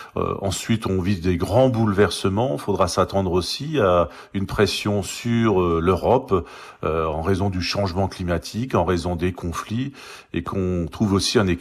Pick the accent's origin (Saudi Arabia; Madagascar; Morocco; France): France; Colmar, Grand Est; C'est ce que je rencontre chez moi à Colmar.